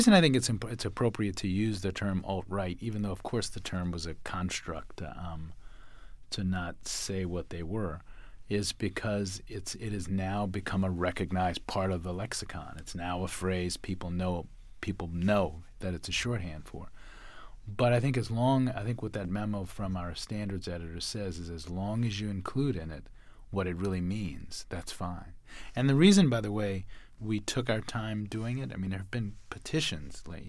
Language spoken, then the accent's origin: English; New Orleans, Louisiana, United States; I think I use religion as an example because I was raised Catholic in New Orleans.